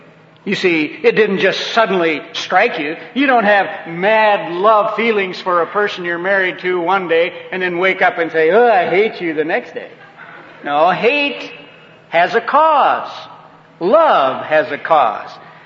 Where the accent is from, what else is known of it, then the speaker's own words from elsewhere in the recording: Michigan, United States; now in California, United States; We're both from Michigan, out here in California.